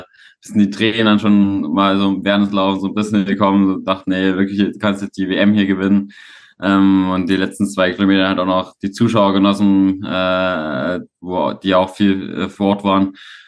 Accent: Leipzig, Saxony, Germany; Ja, ich bin aus Leipzig, wohne jetzt auch wieder in Leipzig, also noch in meiner Heimatstadt

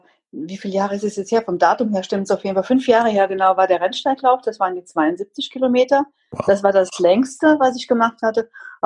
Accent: Rhineland-Palatinate, Germany; now in Bendorf, Germany; ich komme aus dem schönen, frischen Westerwald, wohne aber schon ganz lange im Rheinland, in Bendorf bei Koblenz.

